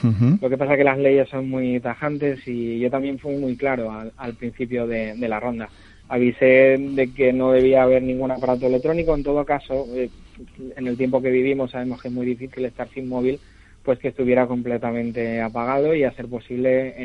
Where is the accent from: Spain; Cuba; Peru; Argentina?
Spain; como árbitro español no puedo en ningún momento arbitrar a la selección española.